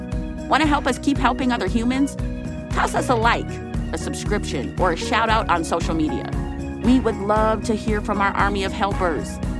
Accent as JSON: {"language": "English", "town": "Minneapolis", "region": "Minnesota", "country": "United States", "tie": "born or raised there", "said": "This past month, Still Kicking was able to give away 360 Cokes to kids in North Minneapolis. That's my hometown."}